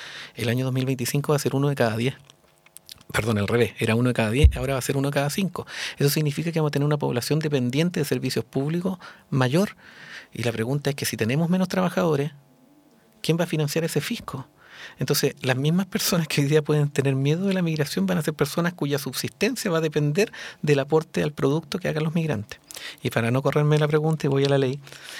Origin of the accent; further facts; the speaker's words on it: Concepción, Biobío, Chile; Yo soy de Concepción